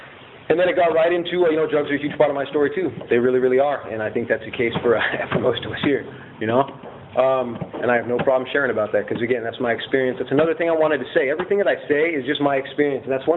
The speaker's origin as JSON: {"language": "English", "town": "Ventura", "region": "California", "country": "United States", "tie": "born or raised there", "said": "So I grew up in Ventura, Oxnard area, wasn't a horrible upbringing, you know."}